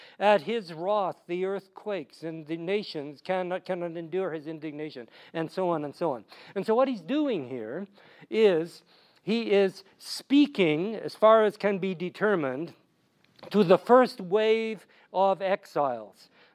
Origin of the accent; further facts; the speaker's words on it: Red Jacket, Saskatchewan, Canada; born there; I was born in Red Jacket, Saskatchewan. No electricity, no flush toilets, no holidays.